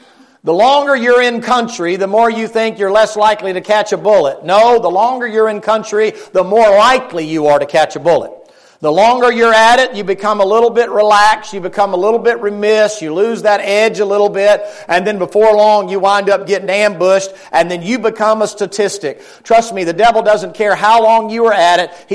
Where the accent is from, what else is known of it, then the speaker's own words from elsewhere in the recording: Florida, United States; I'm from Florida, so I'm up here, so I'm bundled up like a stinking snow bunny